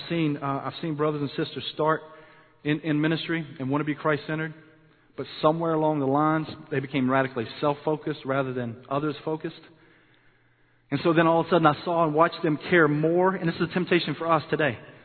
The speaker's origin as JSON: {"language": "English", "town": "Shelby", "region": "North Carolina", "country": "United States", "tie": "born or raised there", "said": "I grew up in Shelby, a small town just outside of Charlotte."}